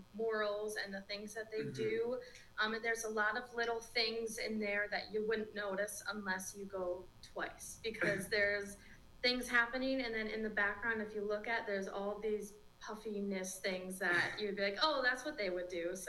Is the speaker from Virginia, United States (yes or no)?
no; Kenosha, Wisconsin, United States; Yeah, so I'm actually from Kenosha here. So I grew up here, went to school at Harborside Academy in town.